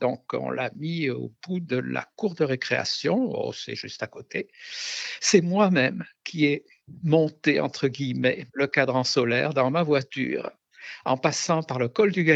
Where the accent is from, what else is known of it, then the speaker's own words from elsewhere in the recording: Château-Thierry, Hauts-de-France, France; born there; je suis né tout près de Château-Thierry, sur les bords de la Marne